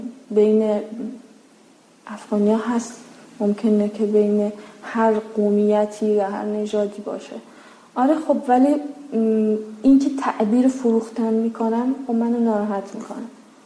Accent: Afghanistan; now in Karaj, Iran; ما تازه رفتیم کرج، شاید 3 سال بیشتر نشده. اون محلی که رفتیم، تو اون کوچه‌ای که هستیم، فقط ما خانواده افغانی هستیم.

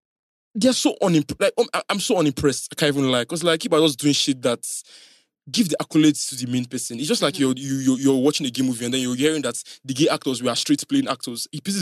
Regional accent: East, Nigeria; Lagos, I didn't grow up in Lagos. I came from the East.

